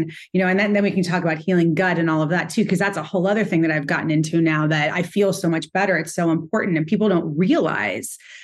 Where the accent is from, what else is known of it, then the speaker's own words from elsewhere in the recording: California, United States; now in New York City, United States; I am a jewelry designer. I live in New York City. I grew up in California.